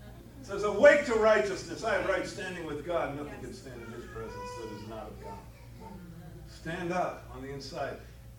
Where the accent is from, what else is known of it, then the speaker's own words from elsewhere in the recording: East Coast, United States; You know, I grew up out in the East Coast, and I grew up in Yankee Stadium.